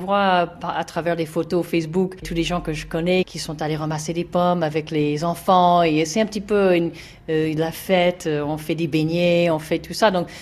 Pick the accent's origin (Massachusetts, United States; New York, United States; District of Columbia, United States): New York, United States; French is a second language; Moi, je suis de l'État de New York.